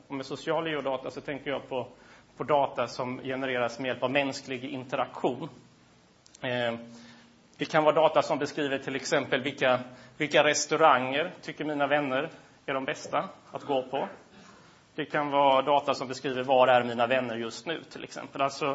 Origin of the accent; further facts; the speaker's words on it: Malmö, Skåne, Sweden; Jag är från Malmö så jag kan inte riktigt värdera om det här är en bra topplista eller inte.